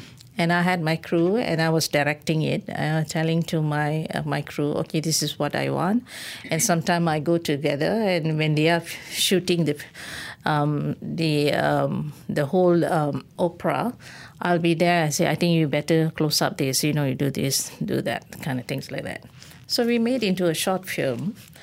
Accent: Kepong, Kuala Lumpur, Malaysia; I grew up in Kepong, whereby I'm surrounded with Chinese opera.

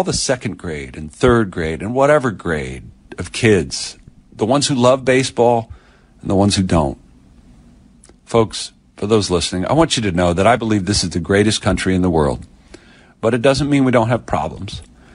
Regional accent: Texas, United States; But today is about those families in Uvalde, Texas, in my home state.

